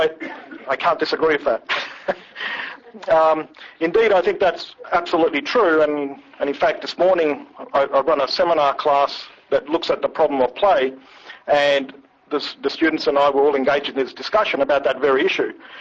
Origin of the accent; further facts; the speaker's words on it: Australia; This was in Australia. You're very established that I'm an Australian. But I am a Canadian as well.